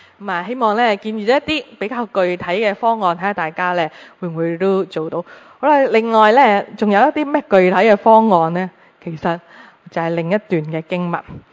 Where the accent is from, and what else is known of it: China